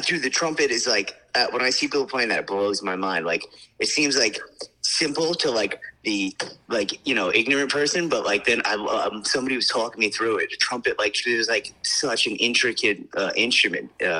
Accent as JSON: {"language": "English", "town": "New York City", "region": "New York", "country": "United States", "tie": "born or raised there", "said": "I'm born and raised in the Bronx, New York. I am a firefighter, also in the Bronx, New York."}